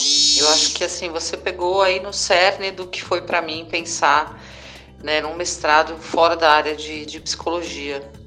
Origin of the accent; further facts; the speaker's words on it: São Paulo, Brazil; moved away as an adult; now in Teixeira de Freitas, Brazil; Inicialmente, eu me formei pela Unip, em São Paulo, sou paulistana, moro aqui em Teixeira de Freitas, né, na Bahia, já há 4 anos, vai fazer agora em dezembro.